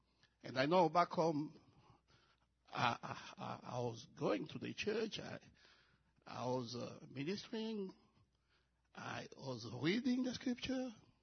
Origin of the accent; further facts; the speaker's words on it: DR Congo; now in United States; I was born and raised up in Congo. I confess that coming to the U.S. was God deciding to move me out from my country and send me here.